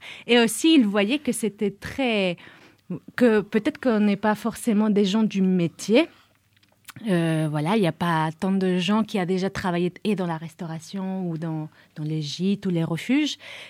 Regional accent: Spain; Bon, moi je suis espagnole, j'ai appris à faire la tortilla à pas mal de gardiens et gardiennes

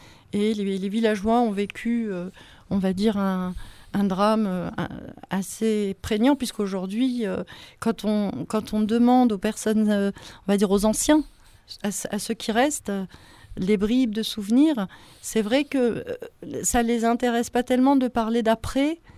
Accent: Nanterre, Île-de-France, France; moi venant de ma banlieue, bon c'est vrai je viens de Nanterre, banlieue parisienne

